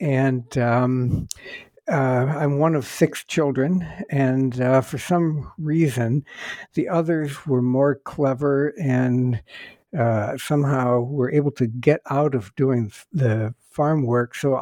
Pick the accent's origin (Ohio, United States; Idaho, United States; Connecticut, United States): Ohio, United States; And so I grew up there in Northeast Ohio and had the great opportunity to spend a lot of time hiking in the woods.